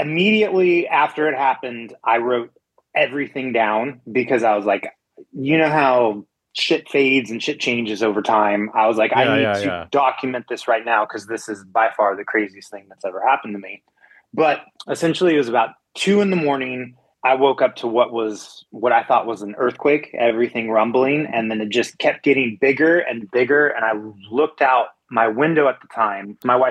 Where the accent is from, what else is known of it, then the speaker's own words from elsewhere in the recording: Riverside, California, United States; SoCal, born and raised.